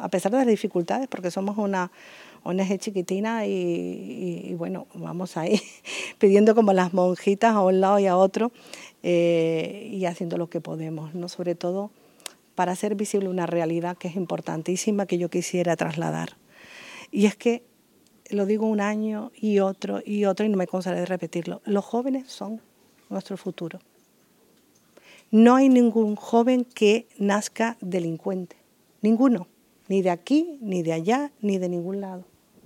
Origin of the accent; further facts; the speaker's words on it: Canary Islands, Spain; Somos también famosos, Canarias, por recibir uno de los cargueros